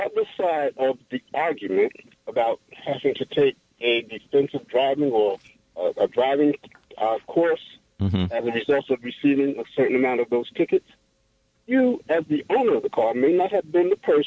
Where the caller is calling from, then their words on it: New Jersey, United States; I'm calling from New Jersey, but I've driven in New York quite a bit.